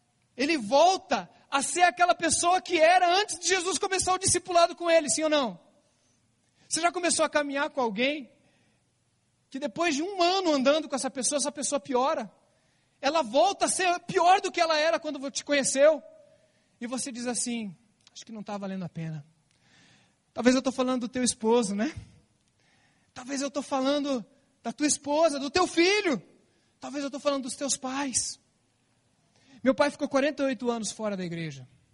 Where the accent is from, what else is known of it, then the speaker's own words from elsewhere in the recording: Curitiba, Paraná, Brazil; mas eu vim para cá com 3 anos. Então eu não conheço Maringá, eu só fui buscar minha esposa lá 11 anos. Mas eu não conheço, eu sou curitibano, curitiboca.